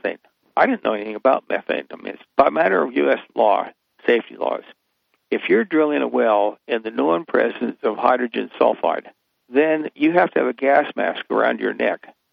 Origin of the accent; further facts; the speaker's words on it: Utah, United States; when I was growing up in Utah, when I was in grade school